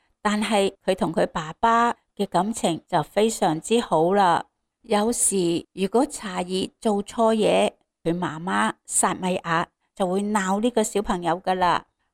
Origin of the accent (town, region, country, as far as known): China